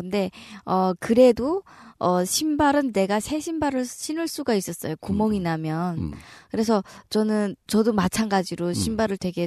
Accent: Musan, North Hamgyong, North Korea; now in South Korea; 지금 한국에서는 결혼을 해서 두 아이와 함께 행복하게 살고 있습니다.

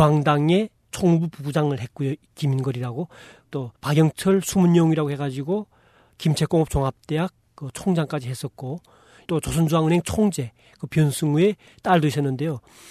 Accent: Hyesan, Ryanggang, North Korea; moved away as an adult; 2000년대에 들어와서는 제가 고향이 양강도 해산시니까 도로 네. 그쪽으로 와서

